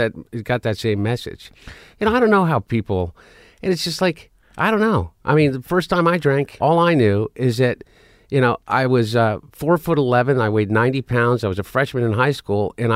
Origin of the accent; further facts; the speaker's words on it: Delaware, United States; we grew up in Delaware.